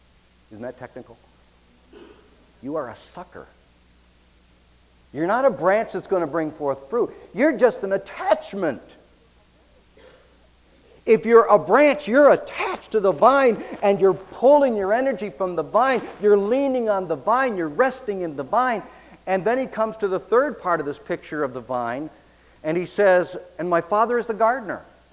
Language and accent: English; Michigan, United States; I was raised in Michigan, and in Michigan, we were right on Lake Erie.